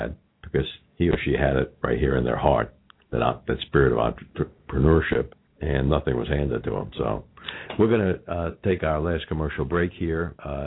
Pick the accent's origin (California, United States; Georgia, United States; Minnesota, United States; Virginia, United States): California, United States; Los Angeles; accent: Los Angeles; moved away as an adult; now in Cincinnati, United States; I moved to Cincinnati from Los Angeles.